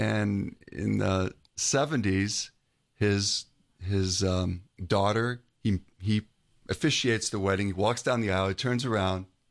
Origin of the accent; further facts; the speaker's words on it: Chicago, Illinois, United States; I'm from Chicago, cradle Catholic, only child. Product of divorced parents.